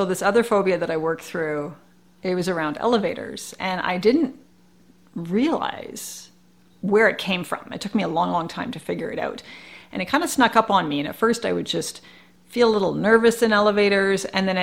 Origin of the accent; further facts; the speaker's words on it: Canada; If I get injured in the States, I'm from Canada, like it's gonna suck.